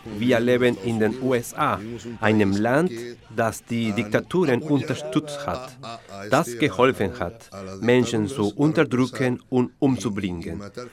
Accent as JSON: {"language": "German", "country": "Uruguay", "said": "Ich komme, wie gesagt, aus Uruguay."}